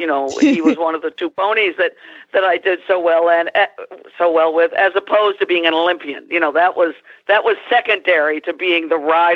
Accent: Maine, United States; I'm a kid from Maine that just did my thing and did pony club and some eventing

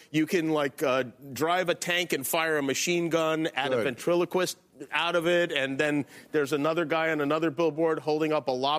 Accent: Las Vegas, Nevada, United States; People, when they ask you about growing up in Las Vegas, it's as if you grew up on a pirate ship or something.

